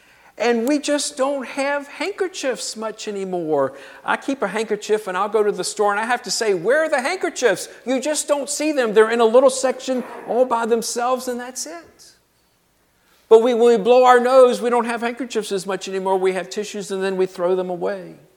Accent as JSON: {"language": "English", "town": "Petersburg", "country": "United States", "tie": "born or raised there", "said": "I remember growing up in Petersburg. We were in a middle-class neighborhood. We had ranch houses that everybody's tearing down around here."}